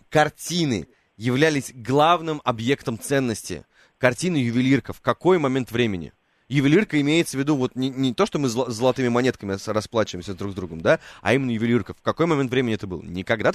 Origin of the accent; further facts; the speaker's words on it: Moscow, Russia; я гопник из Гальянова